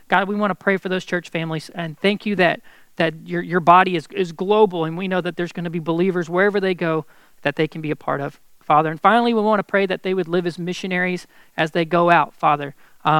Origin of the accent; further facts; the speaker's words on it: Texas, United States; I'm from East Texas, so if you need some recommendations on things to do, not do, restaurants, come hit me up. I know Nacogdoches pretty well.